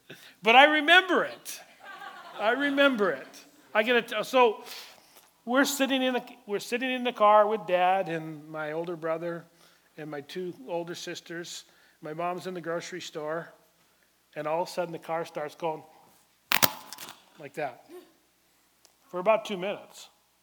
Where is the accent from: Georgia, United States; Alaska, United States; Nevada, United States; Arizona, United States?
Alaska, United States; I'm from Alaska originally, born and bred in Alaska. And I can't help it. Alaska's the biggest.